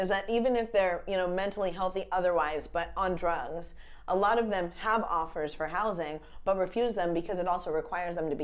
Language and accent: English; Pennsylvania, United States; You know, we're from Pennsylvania.